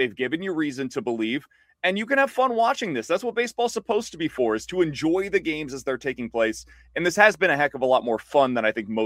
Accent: Kansas City, Missouri, United States; And Derek, I grew up in Kansas City.

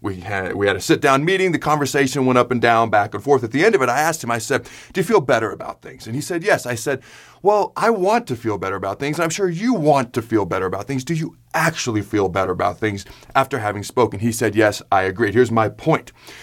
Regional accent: Washington, United States; also born or lived in Hastings; I'm from the Northwest. I was born in Hastings, but then my dad's job took us upstate of Washington, so I'm from the Northwest in that whole area.

